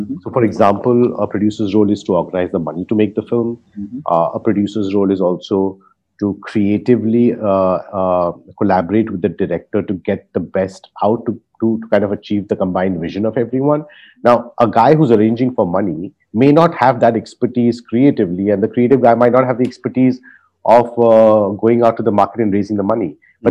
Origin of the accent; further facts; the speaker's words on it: Mumbai, Maharashtra, India; So I'm born and brought up in South Bombay, so I went to one of the schools out there